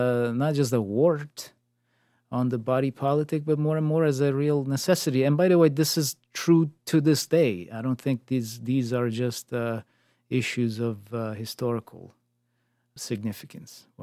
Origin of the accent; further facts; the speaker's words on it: Rome, Lazio, Italy; Rome, I'm from Rome